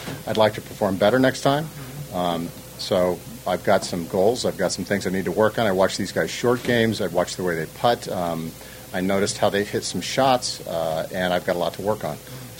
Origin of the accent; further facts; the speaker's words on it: Los Angeles, California, United States; it's basically in my hometown, Riviera and Bel Air, so I don't play there a lot